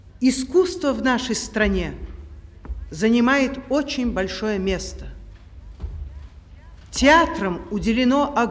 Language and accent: Russian; Kyiv, Ukraine; now in Moscow, Russia; так и я всегда из Киева стремилась в Москву